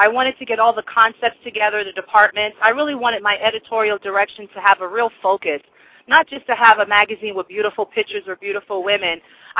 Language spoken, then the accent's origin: English; New York, United States; Okay, well, I'm originally from New York, and originally I wanted to be a professional singer when I was growing up.